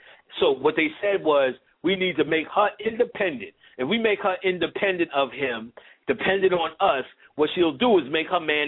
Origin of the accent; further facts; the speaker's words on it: Queensbridge, New York, United States; And it only doesn't resonate with me because I grew up in Queensbridge.